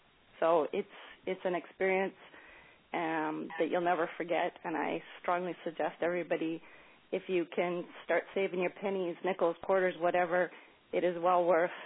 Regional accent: Canada; just for us non-Americans, you can still attend. I'm from Canada.

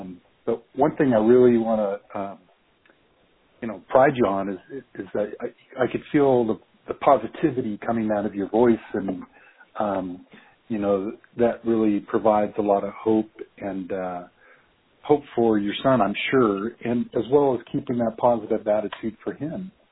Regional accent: California, United States; I'm actually from California, but I'm in Atlanta this week.

